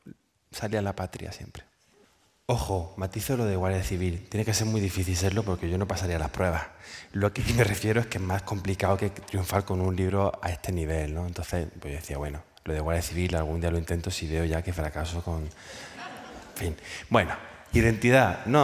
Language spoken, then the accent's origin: Spanish; Jaén, Andalusia, Spain; Yo soy de Jaén.